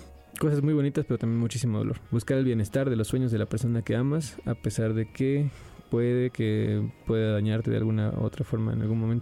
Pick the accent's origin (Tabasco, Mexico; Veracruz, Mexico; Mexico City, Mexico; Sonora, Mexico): Veracruz, Mexico; Pues yo de chico viví en Veracruz